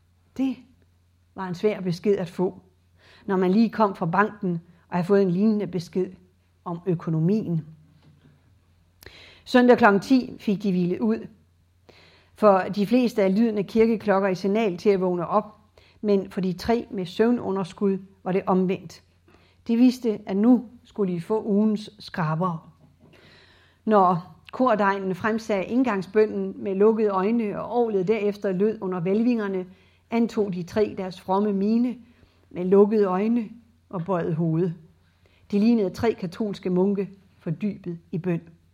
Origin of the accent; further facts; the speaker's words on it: North Denmark Region, Denmark; Og de passer godt på os vestjyder. thyboer, som en også, hvor jeg kommer fra.